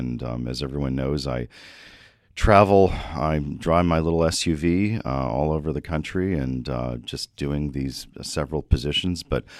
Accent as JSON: {"language": "English", "region": "Connecticut", "country": "United States", "said": "because I'm from Connecticut, I'm therefore a snob"}